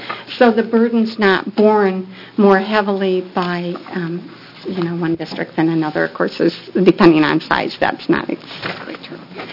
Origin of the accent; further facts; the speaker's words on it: Oregon, United States; I just would like to let you know that I am from Lincoln County.